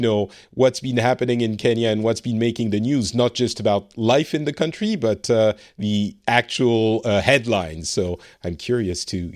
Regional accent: France; now in Finland; I live in Finland. I am originally from France.

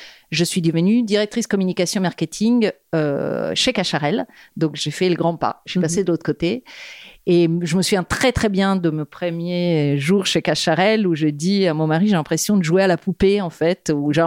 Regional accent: Rome, Lazio, Italy; moved away as an adult; now in Paris, France; je suis née à Rome, où j'ai grandi jusqu'à mes 25 ans. J'ai fait des études d'art là-bas, en histoire de l'art contemporain. Et puis j'ai décidé à un moment donné de venir à Paris.

